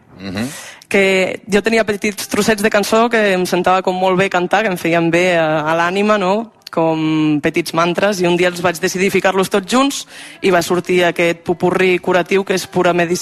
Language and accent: Catalan; Catalonia, Spain; first language Aranese; Catalan is a second language